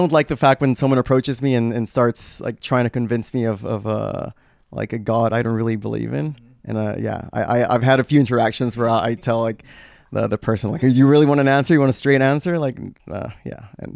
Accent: Guatemala; I was born and raised in Guatemala.

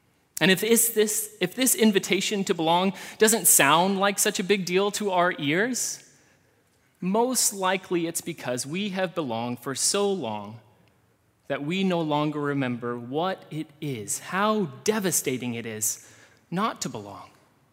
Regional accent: Pacific Northwest, United States; But we're two kids from the Northwest. We don't know what we're doing.

